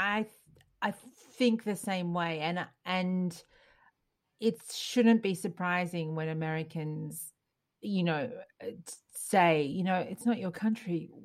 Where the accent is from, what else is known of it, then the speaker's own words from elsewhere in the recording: Australia; We grew up in Australia. We live there.